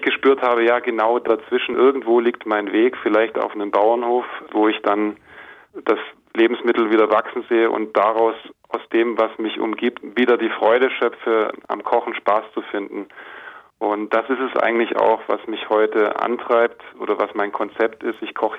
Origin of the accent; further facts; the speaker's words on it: Mombasa, Mombasa County, Kenya; Ich bin hier an einem anderen See, sage ich jetzt mal, am offenen Meer aufgewachsen in Mombasa, Kenia.